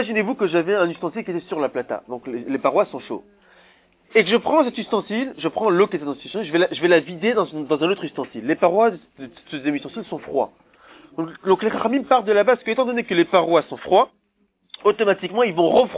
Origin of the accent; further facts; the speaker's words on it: Paris, Île-de-France, France; born there; C'est mes ancêtres, les Ashkenaz. Moi, je suis né à Paris, moi.